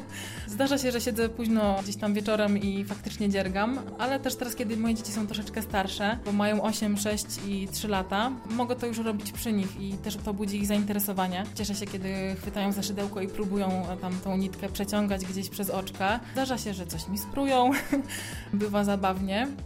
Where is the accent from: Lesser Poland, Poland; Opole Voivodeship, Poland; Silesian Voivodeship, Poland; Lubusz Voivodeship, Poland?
Lubusz Voivodeship, Poland; Międzyrzecz; w Międzyrzeczu, w mojej rodzinnej miejscowości, zorganizowała zajęcia dla dzieci